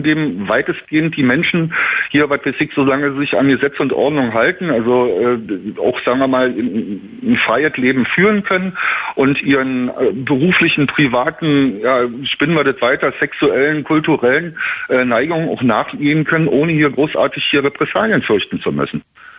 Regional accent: Berlin, Germany; zumindest ich kann das jetzt nur als Berliner sagen

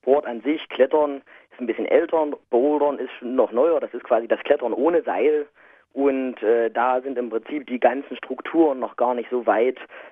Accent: Jena, Thuringia, Germany; Ich komme aus Jena, genau.

